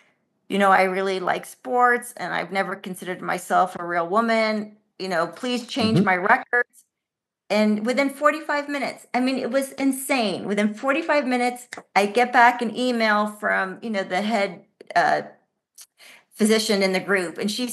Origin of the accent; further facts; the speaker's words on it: Mexico City, Mexico; English is a second language; I was sexually assaulted when I grew up in Mexico City on the buses in the metro.